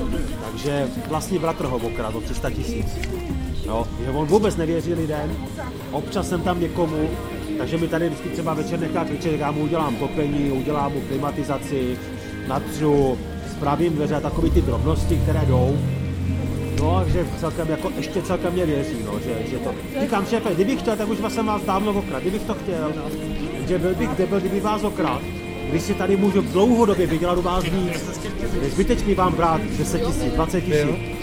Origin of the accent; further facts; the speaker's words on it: Moravia, Czechia; Já jsem z Moravy a byl jsem tam na Silvestra